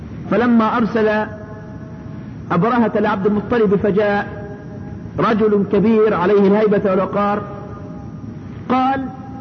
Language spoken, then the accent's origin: Arabic; Egypt; الاطباء عندنا في مصر لما جمعوها قدرت بحوالي 64 قرش